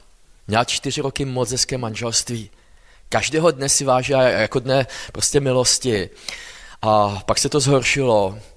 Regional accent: Vysočina Region, Czechia; jsem z Linska. A je to malé městečko na Vysočině a jsem druhým kazatelem v apoštolské církvi v Linsku.

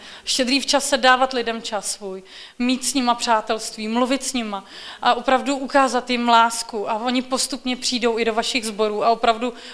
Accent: Cheb, Karlovy Vary Region, Czechia; já jsem z Chebu

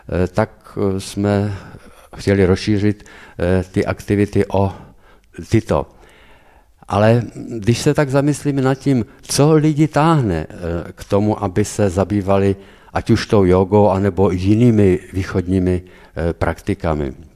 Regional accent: Havířov, Moravian-Silesian Region, Czechia; jsme z Havířova, jsme z podobné církve, nebo ze stejné církve jako tady, to znamená z apoštolské církve.

